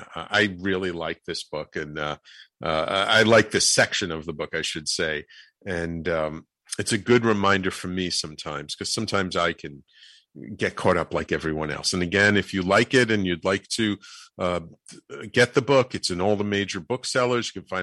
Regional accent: Bronx, New York, United States; I grew up in the Bronx, but we had some summer property outside of Peekskill, New York, a little bit upstate.

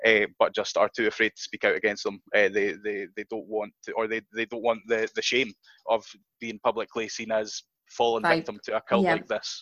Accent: United Kingdom; given America's almost backward ways to me as a British person

